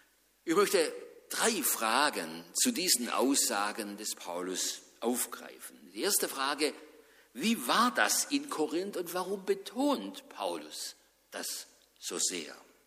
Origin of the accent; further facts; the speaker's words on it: Tuttlingen, Baden-Württemberg, Germany; in meiner Jugend, da gab es nicht viele reiche und vornehme Leute. In meiner Heimatgemeinde in Tuttlingen, da waren es meistens Arbeiter oder kleine Handwerker.